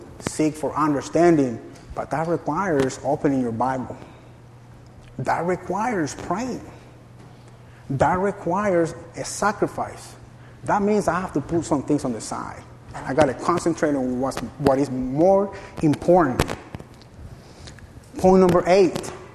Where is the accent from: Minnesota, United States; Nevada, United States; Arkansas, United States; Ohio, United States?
Arkansas, United States; I'm not used to this. I'm from Arkansas. We're a smaller town. Traffic is more laid back.